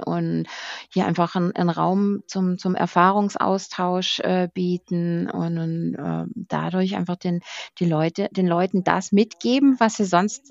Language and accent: German; Baden-Württemberg, Germany; weil wir kommen ja so aus dem Schwäbischen